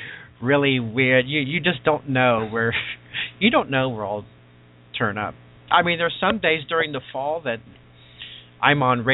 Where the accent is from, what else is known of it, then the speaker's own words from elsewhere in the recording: Ohio, United States; born there; I was born in Ohio.